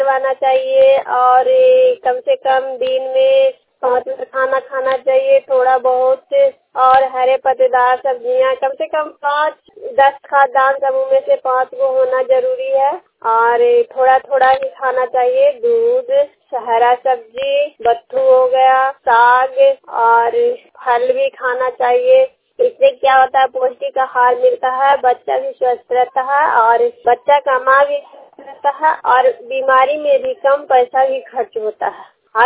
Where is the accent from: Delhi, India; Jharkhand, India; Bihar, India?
Bihar, India; चेरोगी गांव की रहने वाली हूँ, थाना अरनौत जिला नालंदा की रहने वाली हूँ।